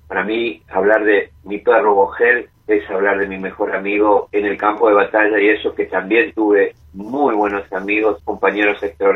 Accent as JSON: {"language": "Spanish", "country": "Argentina", "said": "Yo soy un argentino orgulloso."}